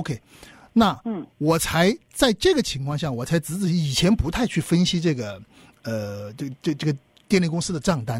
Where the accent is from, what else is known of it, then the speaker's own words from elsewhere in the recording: China; 就是我们中国人说的一度电